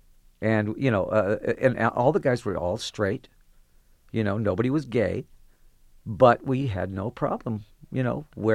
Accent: Detroit, Michigan, United States; It was the fact that, in fact, I was from Detroit, where you better. I got in a lot of fights when I was a little kid in Detroit.

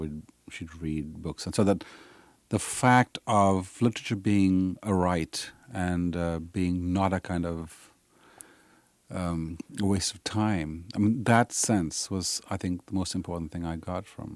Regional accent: Sri Lanka; I was from Sri Lanka

